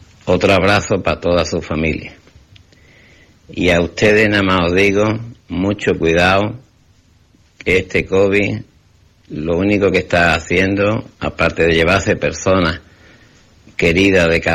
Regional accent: Álora, Andalusia, Spain; Yo ya desde aquí de Álora, de aquí de mi pueblo, que es uno de los pueblecitos más bonitos de Málaga

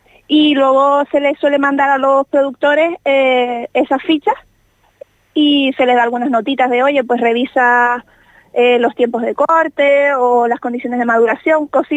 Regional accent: Canary Islands, Spain; Aparte que soy majorera

